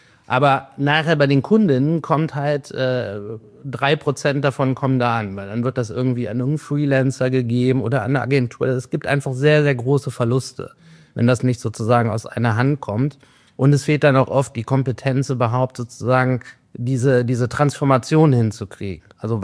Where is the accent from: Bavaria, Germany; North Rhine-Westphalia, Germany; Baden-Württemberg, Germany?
North Rhine-Westphalia, Germany; Cologne; Ich komme aus Köln, gestern hier angereist.